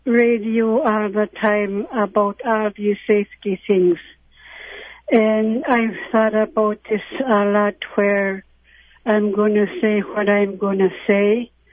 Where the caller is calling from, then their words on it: Bethel, United States; I'm calling from Bethel.